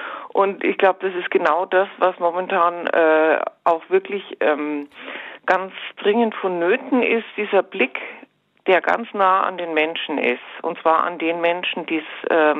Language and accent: German; Bavaria, Germany; ich stamme aus dem Bistum Regensburg, und da hatten wir sowas Ähnliches, damals mit Bischof Gerhard Ludwig Müller.